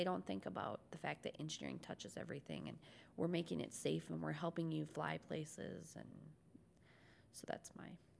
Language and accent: English; Minneapolis, Minnesota, United States; I'm from Minneapolis. I went to a large high school.